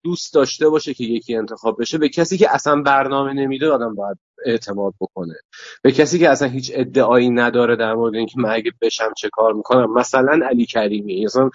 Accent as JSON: {"language": "Persian", "town": "Tehran", "region": "Tehran Province", "country": "Iran", "tie": "born or raised there", "said": "من 39 سال پیش در تهران ایران متولد شدم، محله گیشا."}